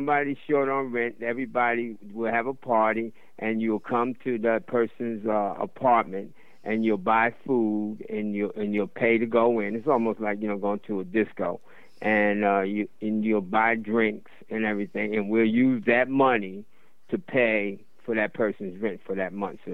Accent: New York City, New York, United States; growing up in Harlem, you know, you go through those transitions.

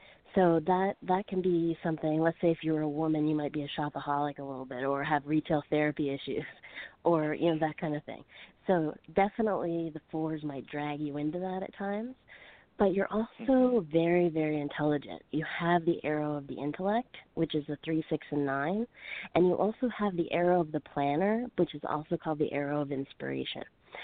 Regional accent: Fredericton, New Brunswick, Canada; also born or lived in Calgary; I'm originally from the East Coast, Fredericton, New Brunswick, but I went to Calgary and stayed there for almost 3 years.

